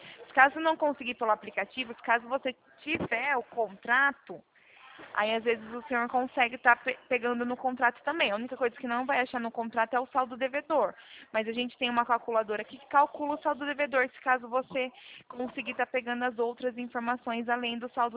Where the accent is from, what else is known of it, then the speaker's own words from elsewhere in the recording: São Paulo, Brazil; eu sou daqui do interior de São Paulo.